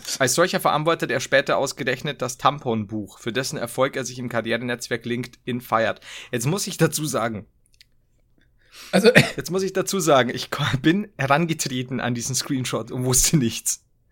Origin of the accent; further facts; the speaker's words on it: Bavaria, Germany; ich kann sie nicht aussprechen, gerade als Bayer nicht.